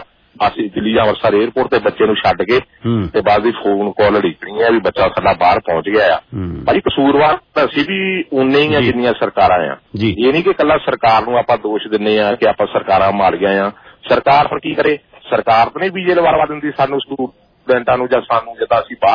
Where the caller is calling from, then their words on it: Italy; ਹਾਂਜੀ ਭਾਜੀ ਮੈਂ ਇਟਲੀ ਤੋਂ ਬੋਲਦਾ